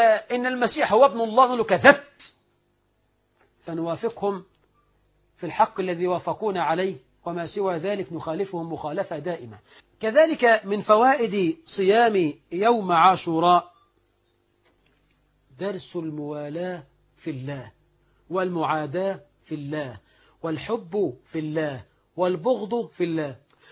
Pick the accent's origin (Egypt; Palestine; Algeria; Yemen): Egypt; تظهر بجلاء عندنا كمصريين